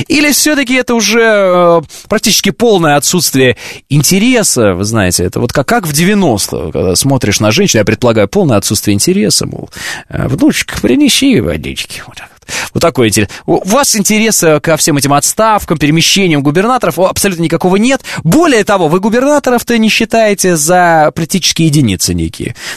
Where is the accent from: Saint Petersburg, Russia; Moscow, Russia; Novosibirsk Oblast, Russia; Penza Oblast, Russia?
Moscow, Russia; я из Москвы